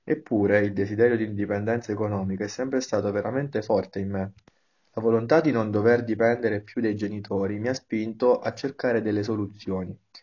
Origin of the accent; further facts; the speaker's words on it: San Buceto, Abruzzo, Italy; Sono nato e cresciuto a San Buceto, un paese che si trova nella provincia di Chieti.